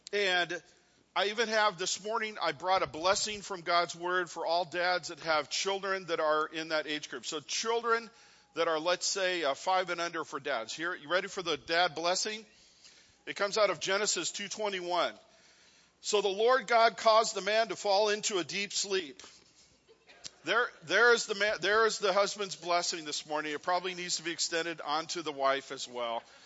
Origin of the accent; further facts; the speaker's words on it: California, United States; As Elizabeth kind of said, I am from California, so that's, yeah. Born and raised, I know.